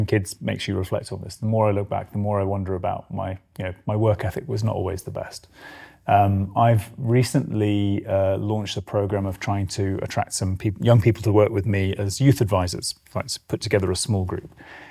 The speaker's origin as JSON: {"language": "English", "country": "United Kingdom", "said": "as a Brit"}